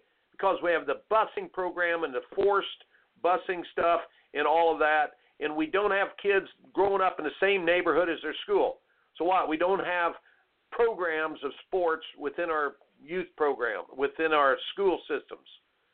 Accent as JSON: {"language": "English", "region": "Indiana", "country": "United States", "tie": "born or raised there", "said": "I grew up in Indiana playing basketball. I grew up in Indiana."}